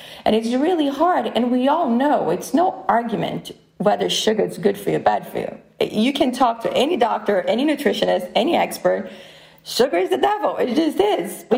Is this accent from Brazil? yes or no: yes; Brazil; now in United States; I'm from Brazil. We're a mixed family.